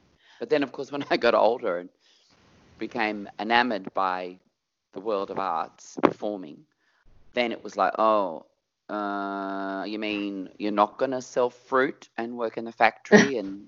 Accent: Sydney, New South Wales, Australia; Surrey Hills, Sydney.

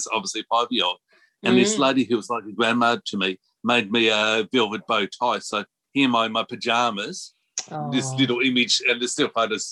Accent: Sydney, New South Wales, Australia; born there; I was actually born here in Sydney, and where I'm talking to you now is in St. Leonard's, and I'm literally just down the road from the North Shore Hospital where I was actually born.

